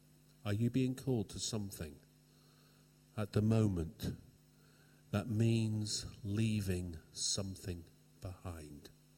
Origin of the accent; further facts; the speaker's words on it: Torbay, South West England, United Kingdom; when I was growing up in Torbay, we used to have the boat service every Sunday night in Torbay.